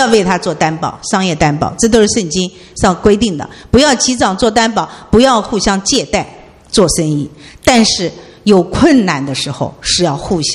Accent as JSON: {"language": "Chinese", "region": "Shanghai", "country": "China", "said": "我不知道中国人是这个特性，我们上海人更是这个特性。"}